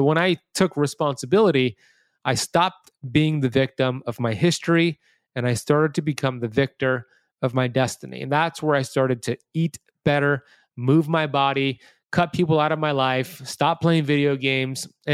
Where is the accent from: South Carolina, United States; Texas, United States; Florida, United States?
Florida, United States; Miami Beach; So for me, growing up here in America, born and raised in Miami Beach, Florida, when I grew up here as a kid, I was pretty much left to my own devices.